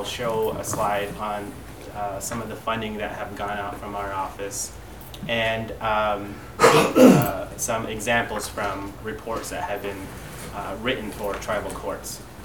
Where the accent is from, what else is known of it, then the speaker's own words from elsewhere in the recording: Peru, New Mexico, United States; I'm Dene from Peru, New Mexico, the eastern part of the Navajo Reservation, just west of Albuquerque.